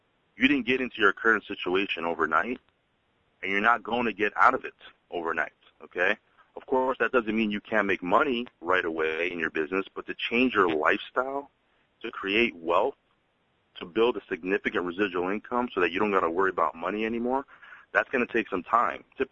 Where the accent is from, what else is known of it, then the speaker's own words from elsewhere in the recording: New York, United States; I'm from New York. We like to give straight talk.